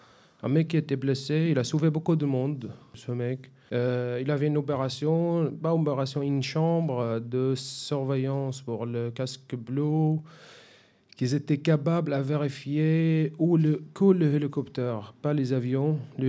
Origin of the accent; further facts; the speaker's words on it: Syria; moved away; Moi, je viens de la Syrie, je ne suis jamais allé dans le nord de la Syrie.